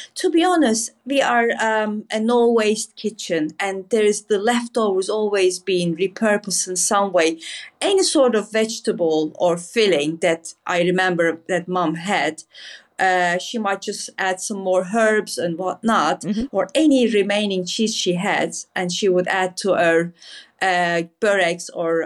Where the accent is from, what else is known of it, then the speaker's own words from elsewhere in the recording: Antakya, Hatay, Turkey; I was very lucky enough to do some location shoot in Istanbul and then my hometown, Antakya.